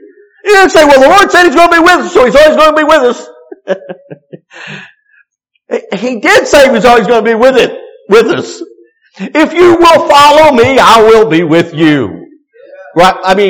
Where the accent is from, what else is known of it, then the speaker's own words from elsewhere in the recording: West Virginia, United States; growing up in West Virginia through the 60s and 70s and timbering and hunting and fishing and running the mountains